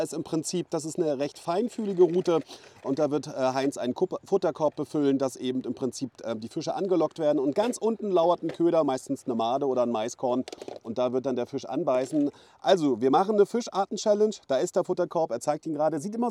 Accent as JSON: {"language": "German", "town": "Schwerin", "region": "Mecklenburg-Vorpommern", "country": "Germany", "tie": "born or raised there", "said": "am Schweriner See, wo ich auch aufgewachsen bin. Man höre und staune. Ich komme nämlich ursprünglich aus Schwerin"}